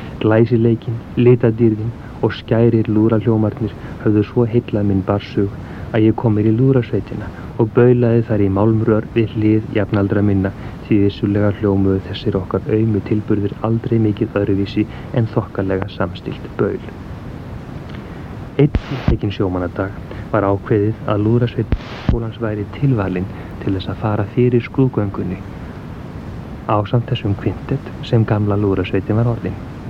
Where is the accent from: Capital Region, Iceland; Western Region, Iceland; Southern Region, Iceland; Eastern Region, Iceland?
Western Region, Iceland; Akranes; Þegar ég var að alast upp á Skaga